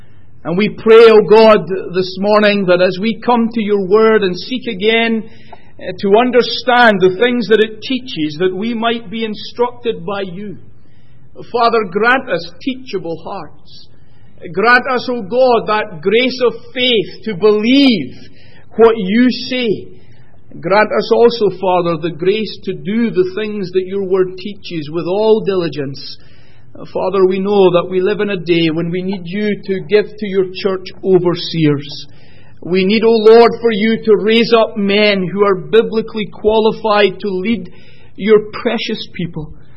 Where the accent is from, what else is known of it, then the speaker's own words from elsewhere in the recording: United Kingdom; now in United States; my home country, that is Britain, not England